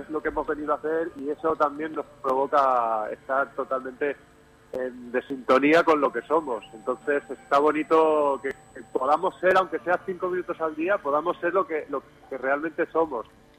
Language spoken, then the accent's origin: Spanish; Barcelona, Catalonia, Spain; born there; Yo soy nacido en Barcelona y de padres españoles y de abuelo. Mi abuelo era inglés.